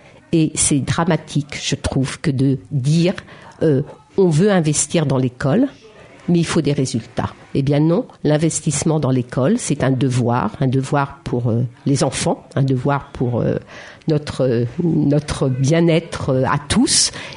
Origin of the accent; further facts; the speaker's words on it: Île-de-France, France; moi je viens de la Seine-Saint-Denis